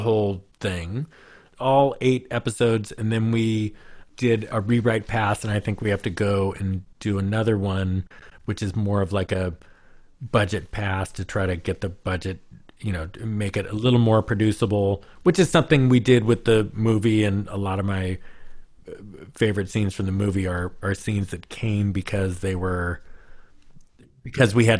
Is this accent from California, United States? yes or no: yes; Oakland, California, United States; they left and went to Las Vegas and left my hometown of Oakland. And that's where I was born.